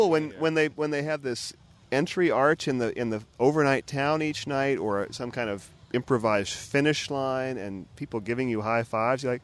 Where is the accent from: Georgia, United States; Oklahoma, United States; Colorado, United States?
Colorado, United States; I see somebody from my home state of Colorado or who's wearing a jersey with the Colorado's flag on it.